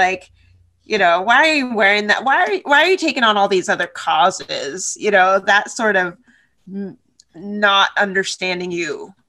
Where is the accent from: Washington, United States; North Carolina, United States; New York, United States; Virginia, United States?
Washington, United States; also born or lived in Tennessee; I was born in Tennessee and raised in Washington State up near the Canadian border.